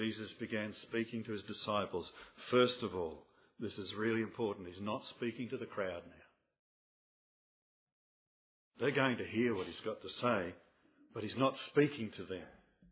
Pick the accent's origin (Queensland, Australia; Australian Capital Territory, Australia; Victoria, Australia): Victoria, Australia; Melbourne; Now, I'm from Victoria, from Melbourne, right?